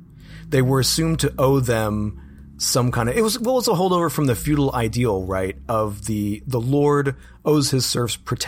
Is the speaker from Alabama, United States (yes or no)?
yes; Birmingham, Alabama, United States; actually here in my hometown of Birmingham, where there are a lot of steel mills.